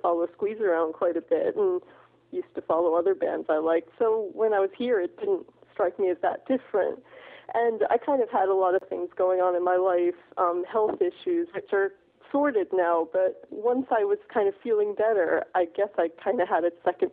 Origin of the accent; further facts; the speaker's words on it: Boston, Massachusetts, United States; moved away as an adult; now in Edinburgh, United Kingdom; I grew up in Boston. I'm an avid Red Sox fan, so I don't know quite why I left, but I was stolen away by a Scotsman.